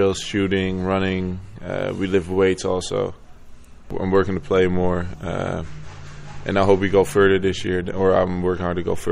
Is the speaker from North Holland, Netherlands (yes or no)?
yes; Amsterdam, North Holland, Netherlands; I'm a junior. I'm from Amsterdam, and I'm at Maryland because I play basketball.